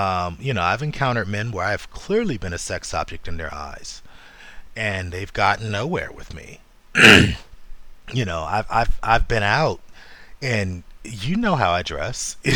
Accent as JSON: {"language": "English", "region": "Ohio", "country": "United States", "said": "yeah, I'm from Ohio. I don't know nothing about that."}